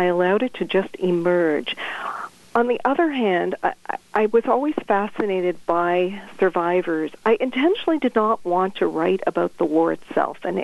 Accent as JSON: {"language": "English", "town": "Toronto", "region": "Ontario", "country": "Canada", "tie": "born or raised there", "said": "I grew up in Toronto, and I happened to live on a street where there are a lot of survivors."}